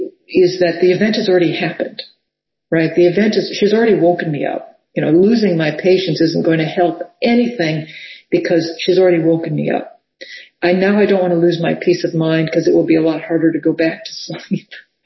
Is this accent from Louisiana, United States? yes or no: yes; New Orleans, Louisiana, United States; You know, I'm from New Orleans, so New Orleans had a lot of really bad COVID, you know, because a lot of people came there for Mardi Gras.